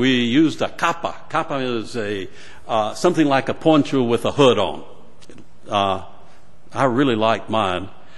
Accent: Rio Grande do Sul, Brazil; When I was growing up in Brazil, the southern part of Brazil, Rio Grande do Sul

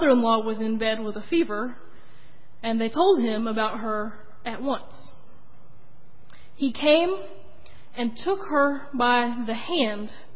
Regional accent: Monks Corner, South Carolina, United States; I grew up in Monk's Corner

